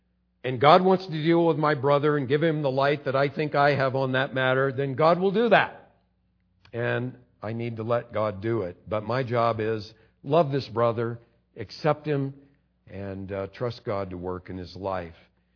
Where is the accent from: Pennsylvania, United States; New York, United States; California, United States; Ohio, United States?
California, United States; So, you know, I was from California.